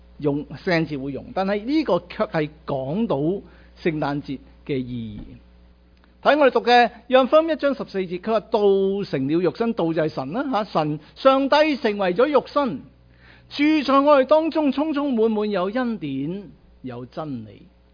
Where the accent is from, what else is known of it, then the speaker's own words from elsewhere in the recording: China; 我哋中国人大把道理。